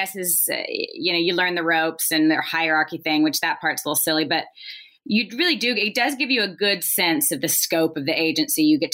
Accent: Nashville, Tennessee, United States; I was born and raised in Nashville, songwriting, you know, great songs.

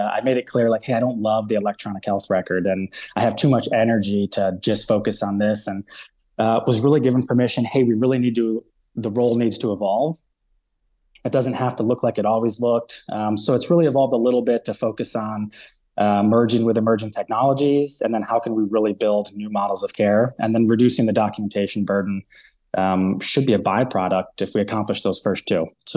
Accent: Ohio, United States; I'm from Ohio.

